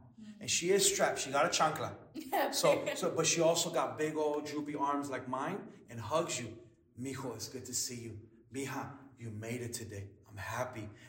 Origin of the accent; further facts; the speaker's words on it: Honduras; I'm from Honduras and we need to grow our own food.